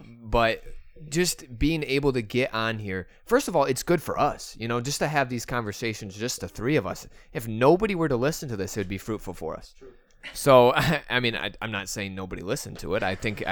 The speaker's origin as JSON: {"language": "English", "region": "Michigan", "country": "United States", "said": "I watched every single Detroit Tigers game and every single San Diego Padres game this year, and I'm from Michigan, okay?"}